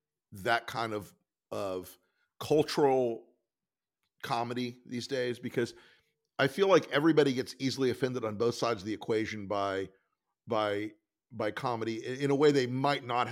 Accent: Tampa, Florida, United States; Monty Python used to come on when I was growing up in Tampa, Florida on the PBS station.

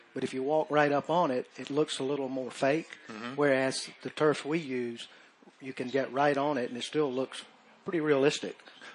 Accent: South Carolina, United States; We're from South Carolina. We're 94 miles from here, 2-hour drive, but we work all over the country.

